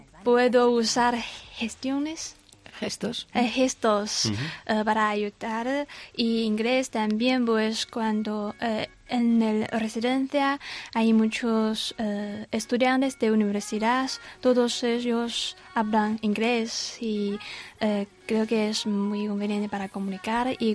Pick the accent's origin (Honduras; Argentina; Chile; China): China; Sichuan; Spanish is a second language; now in Spain; mi ciudad natal en China es la provincia Sichuan, es una provincia de comida muy picante